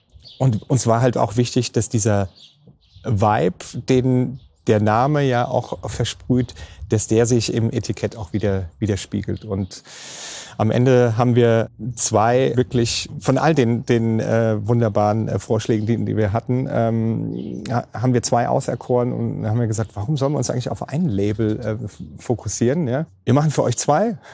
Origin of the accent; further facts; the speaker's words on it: Rhineland-Palatinate, Germany; Sommer auf Felsisch und Woi, der gute Wein hier bei uns in der Pfalz